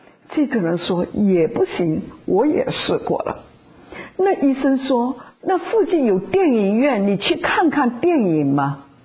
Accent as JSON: {"language": "Chinese", "country": "China", "said": "我们中国人他很欢喜写当一个人过世了送花圈"}